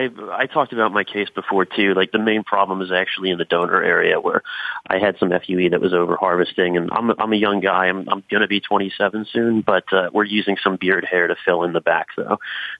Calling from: Connecticut, United States; from Connecticut.

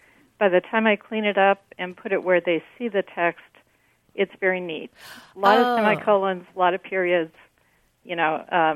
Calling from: Toledo, Ohio, United States; I'm calling from Toledo, Ohio.

